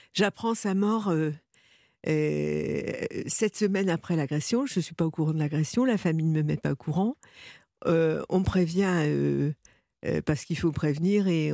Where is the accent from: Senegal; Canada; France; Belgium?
France; Lorient, Brittany; born there; Je suis née à Lorient, ville fondée pour la Compagnie des Indes au XVIIe siècle.